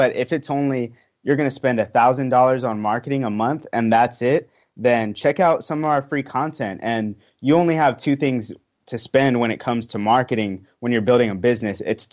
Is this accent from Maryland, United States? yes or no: no; Texas, United States; back to growing up in Central Texas, from the blue collar environment versus the white collar environment